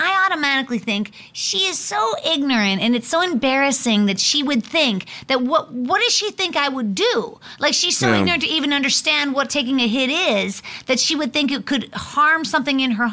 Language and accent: English; Pennsylvania, United States; From my hometown, from Pennsylvania, and the fact that, you know, medical marijuana is not allowed in the state of Pennsylvania.